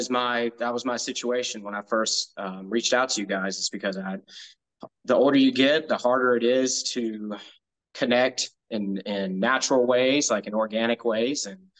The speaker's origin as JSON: {"language": "English", "town": "Pinehurst", "region": "North Carolina", "country": "United States", "tie": "born or raised there", "said": "I was raised in Pinehurst, North Carolina, so not too far from the Charlotte area, a couple of hours."}